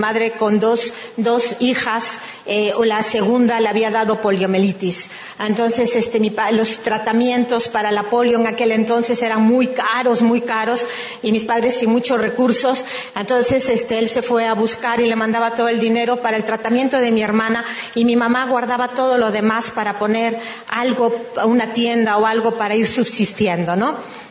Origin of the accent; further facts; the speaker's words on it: Galicia, Spain; Yo soy española, como ya les dijeron. Nací en un pueblito, más bien, sí, en un pueblito a 14 kilómetros de Orense